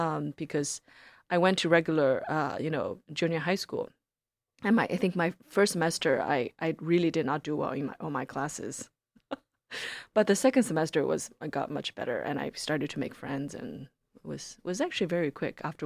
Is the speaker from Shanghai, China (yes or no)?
yes; Shanghai, China; English is a second language; because it was right in the city that I grew up in Shanghai, China.